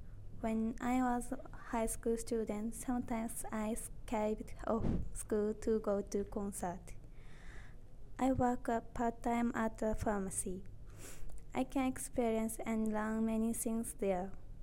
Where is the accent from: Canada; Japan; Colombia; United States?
Japan; Yokohama, Kanagawa; I'm 18 years old and a first year student at university. I'm from Yokohama, Kanagawa, and I live with my parents.